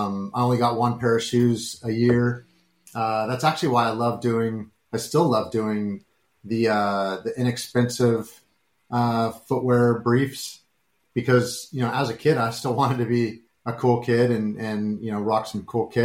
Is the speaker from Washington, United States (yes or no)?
yes; Mercer Island, Washington, United States; Anybody that knows the area up there, I grew up on Mercer Island